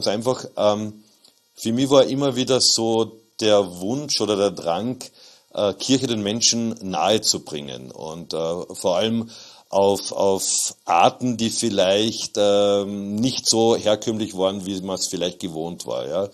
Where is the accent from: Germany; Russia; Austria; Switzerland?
Austria; Klagenfurt, Carinthia; bei mir zu Hause in Klagenfurt. Ich bin ein gebürtiger Kärntner und habe da in meiner Heimatpfarre St. Ruprecht meine erste Zaubershow gehabt.